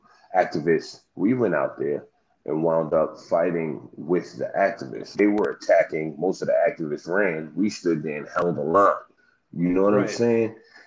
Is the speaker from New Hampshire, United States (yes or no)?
no; New York City, New York, United States; And it was like, growing up in the South Bronx, you become prey if you too nice, right?